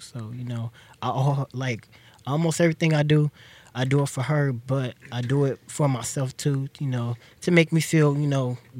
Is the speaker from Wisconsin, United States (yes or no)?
no; Gary, Indiana, United States; also born or lived in Chicago; I'm from, well, I was born in Chicago, but, you know, I was raised in Indiana of Gary.